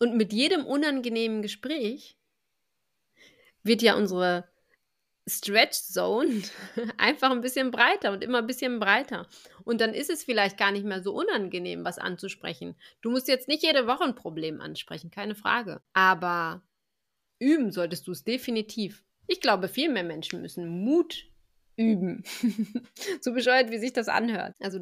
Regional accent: Germany; born there; also born or lived in Düsseldorf; now in Freiburg, Germany; Ich bin in diesem Land geboren.

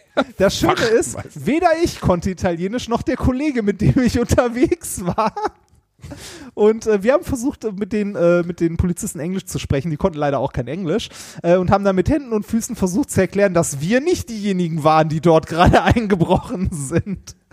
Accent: Essen, North Rhine-Westphalia, Germany; Ich bin ja quasi auf dem Werksgelände der ersten Krupp-Fabriken groß geworden. Also Altendorf ist ja quasi sowas wie Krupp gewesen.

